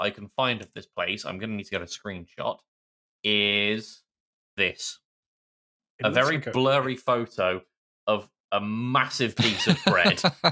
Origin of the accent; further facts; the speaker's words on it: United Kingdom; We had a Walmart in Bristol for a while.